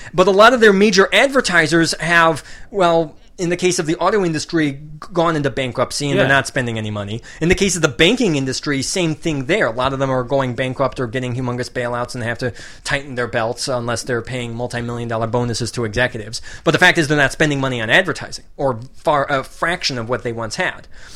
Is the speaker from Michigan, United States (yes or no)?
yes; Grand Rapids, Michigan, United States; Michigan, okay. In Grand Rapids.